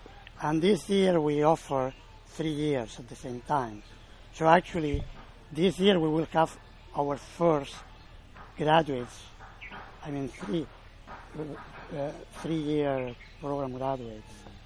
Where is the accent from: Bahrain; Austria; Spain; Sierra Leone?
Spain; English is a second language; moved away as an adult; I'm from Spain, so I'm not from there, actually. So I can't say I'm detached from the place. I could say I was born in Spain. I moved there only because the college started there.